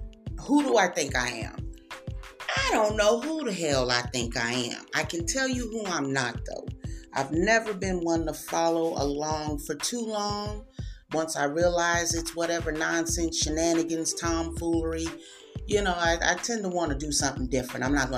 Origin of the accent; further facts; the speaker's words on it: Springfield, Missouri, United States; Today's topic, my hometown, Springfield, Missouri. It is an interesting place to be born and raised in.